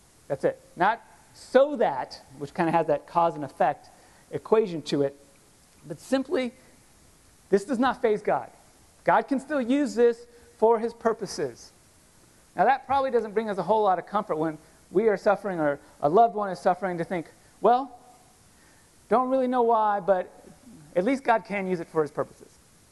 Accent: Los Angeles, California, United States; I grew up in Los Angeles, and every New Year's Eve and 4th of July, there'd be these public service announcements coming on the radio and the TV

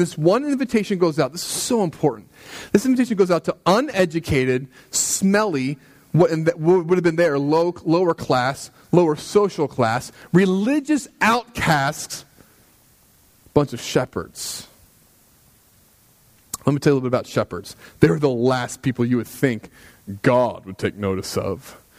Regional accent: United States; Okay. I'm an American, I don't know.

